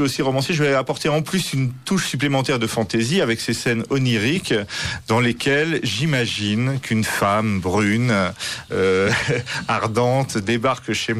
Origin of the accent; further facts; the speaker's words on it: Le Havre, Normandy, France; moved away as an adult; now in Paris, France; je suis né au Havre, enfin à Sainte-Adresse, près du Havre, j'ai grandi là-bas